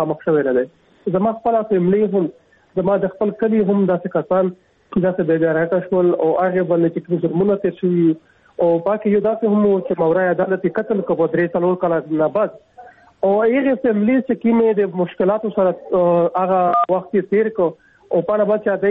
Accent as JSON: {"language": "Pashto", "region": "Khyber Pakhtunkhwa", "country": "Pakistan", "said": "او زه د جنوبي وزیرستان تعلق لرم"}